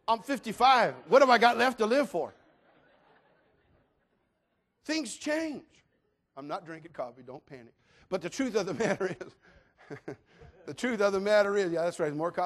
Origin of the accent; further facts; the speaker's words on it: California, United States; I'm native Californian, born and raised in California. I was born fast, I live fast, I talk fast, I do everything fast.